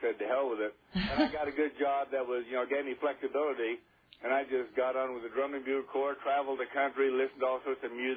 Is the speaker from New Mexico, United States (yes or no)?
yes; New Mexico, United States; This was out-of-state tuition in Texas. I'm from New Mexico.